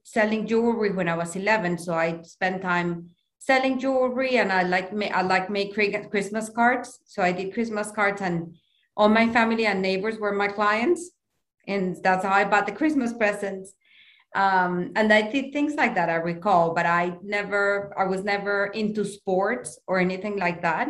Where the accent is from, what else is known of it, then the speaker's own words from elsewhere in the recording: Bogotá, Colombia; I grew up in a very loving family. We were six children.